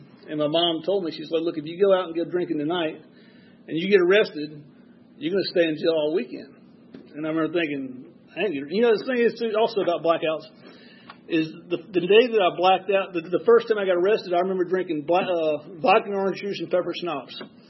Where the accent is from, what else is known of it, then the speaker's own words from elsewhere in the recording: Atlanta, Georgia, United States; But I was born and raised here in Atlanta, and I was a pretty good kid in grammar school.